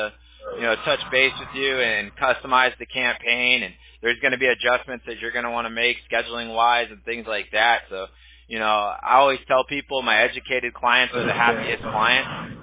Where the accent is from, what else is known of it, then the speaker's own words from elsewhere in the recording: Huntington Beach, California, United States; Yeah, we're in Orange County. I'm originally from Huntington Beach